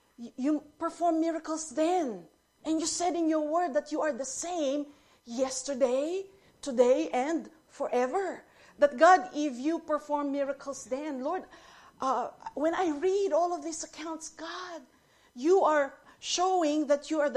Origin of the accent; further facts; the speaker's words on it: Philippines; Most of us, we come from the Philippines, and back home in the Philippines, we have what we call traditions.